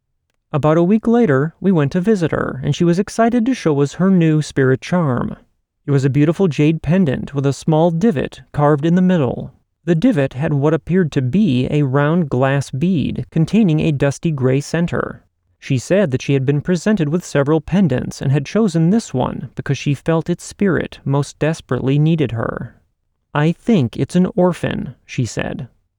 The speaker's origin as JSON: {"language": "English", "town": "Kunming", "region": "Yunnan", "country": "China", "moved": "as an adult", "lives_now": "Montreal, Canada", "said": "I came to Montreal for university, but I am originally from Kunming, China, located in the foothills of the Himalayas."}